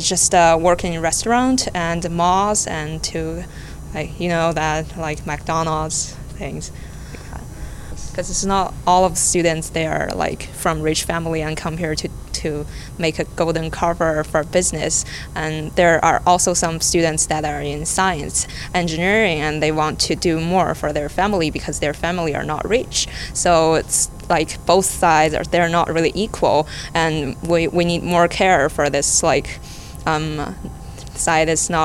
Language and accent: English; China; English is a second language; I'm international from China, and I'm second year in mathematics.